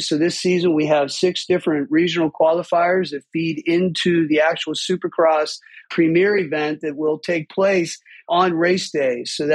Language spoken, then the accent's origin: English; Pittsburgh, Pennsylvania, United States; I grew up in Pittsburgh with 2 passions, music and dirt bikes.